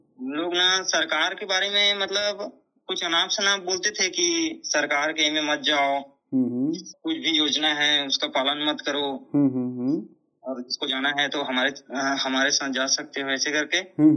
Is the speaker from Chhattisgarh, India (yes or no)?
yes; Thakur Bandha, Chhattisgarh, India; वैसे तो मेरा गांव ठाकुर बांधा है और पोस्ट मुड़पार है, तहसील अम्बगढ़ चौकी है और जिला मोहला मानपुर है।